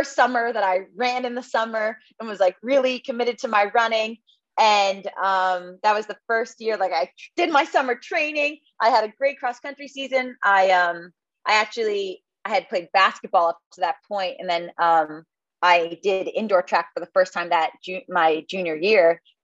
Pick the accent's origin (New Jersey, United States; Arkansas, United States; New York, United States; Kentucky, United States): New Jersey, United States; Tenafly; I am 25. I grew up in Tenafly, New Jersey, and I ran cross country and track.